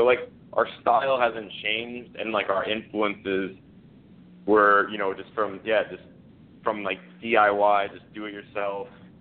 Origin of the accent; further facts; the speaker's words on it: Highland Park, New Jersey, United States; we're actually all from Highland Park, New Jersey. We all grew up together